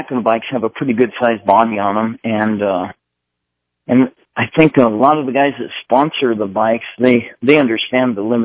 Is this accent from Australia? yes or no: no; Albuquerque, New Mexico, United States; also born or lived in Arizona; now in Cedar Crest, United States; I was born in Arizona, but I've been in Albuquerque since I was about 10 years old.